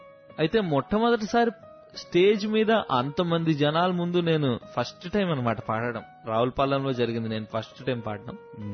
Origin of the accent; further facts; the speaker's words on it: Bhimavaram, Andhra Pradesh, India; మాది భీమవరం పశ్చిమ గోదావరి జిల్లా